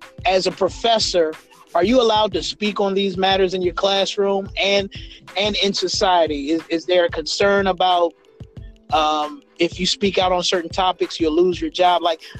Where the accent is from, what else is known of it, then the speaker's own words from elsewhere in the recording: Petersburg, Virginia, United States; I see my hometown, Petersburg, Virginia.